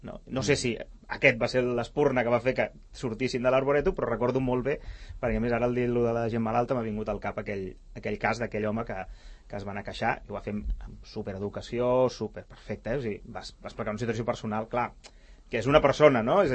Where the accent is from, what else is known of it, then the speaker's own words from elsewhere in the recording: Sabadell, Catalonia, Spain; jo sóc de Sabadell, i els anys que jo estava a Sabadell